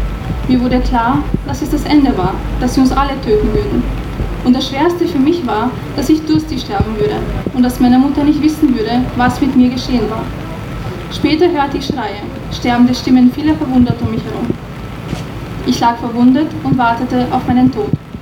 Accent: Srebrenica, Republika Srpska, Bosnia & Herzegovina; Ich komme aus Srebrenica

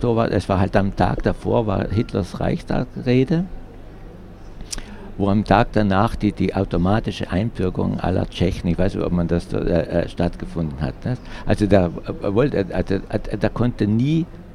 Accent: Southern Germany, Germany; Ich bin Süddeutscher, ich kenne mich in der deutschen Geschichte nicht so.

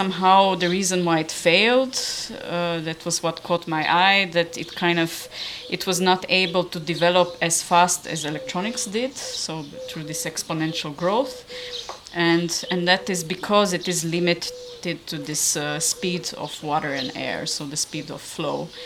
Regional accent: Timișoara, Timiș County, Romania; English is a second language; now in Berlin, Germany; I'm originally from Timișoara, so the west side of the country, and I've been developing my practice for over 10 years in Berlin.

